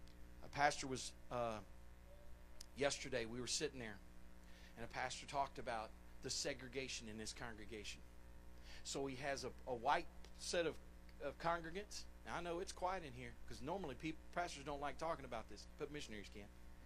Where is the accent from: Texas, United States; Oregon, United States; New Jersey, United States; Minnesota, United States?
Texas, United States; Dallas; I was born in Dallas, okay, y'all? I'm a Texan. That's the reason why I use y'all all the time, right?